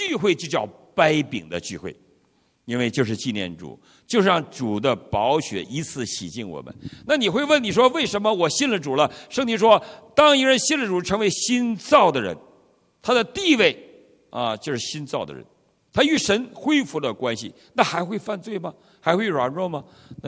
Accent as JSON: {"language": "Chinese", "region": "Northeast China", "country": "China", "tie": "born or raised there", "said": "我们在我老家东北，我们的地不是地毯，我们也没有地板，我们是土地"}